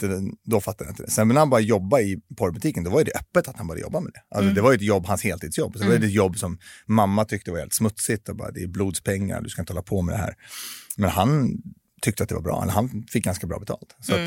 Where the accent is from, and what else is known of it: Stockholm, Stockholm County, Sweden; born or raised there